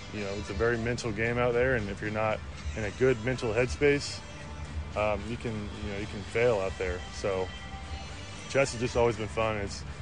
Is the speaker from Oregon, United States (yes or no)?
no; Oklahoma City, Oklahoma, United States; So I'm actually from Oklahoma City. I know Jeff Andrews from Edmond, but I'm from Oklahoma City, which is, you know, 5 minutes. But I had a fun childhood growing up there.